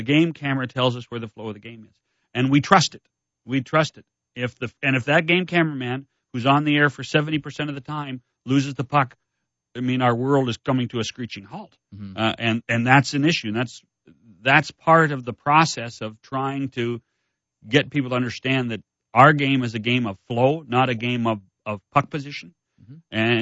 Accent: Canada; Being Canadian, we had a political party in our country

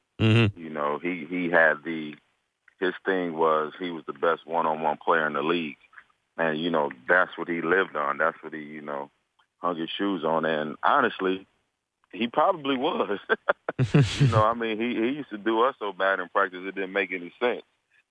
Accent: Wisconsin, United States; Right by Chicago, 45 minutes from Chicago, but I'm from Wisconsin.

